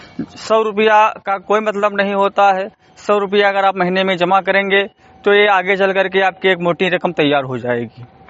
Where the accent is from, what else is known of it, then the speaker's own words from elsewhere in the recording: Simri Ghathi, India; ग्राम सभा सिमरी घटही विकासखंड मीनपुर बहरेज का रहने वाला हूं।